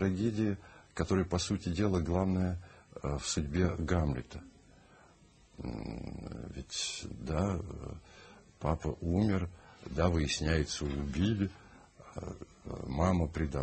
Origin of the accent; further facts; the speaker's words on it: Saint Petersburg, Russia; Вот я помню в детстве, еще в Ленинграде, два фильма запали в душу.